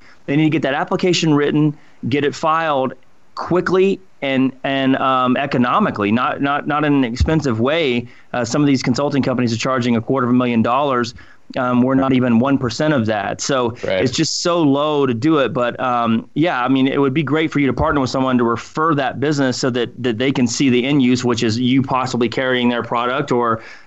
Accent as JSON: {"language": "English", "region": "Colorado", "country": "United States", "tie": "born or raised there", "said": "this is new for us because we grew up in Colorado, and everything mm-hmm. is compliance driven first."}